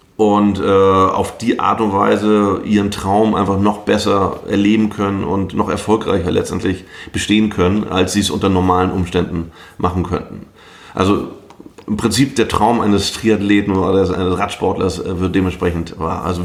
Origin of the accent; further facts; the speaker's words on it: Germany; würde ich natürlich auch als Deutscher total die Daumen drücken, dass sie das schafft.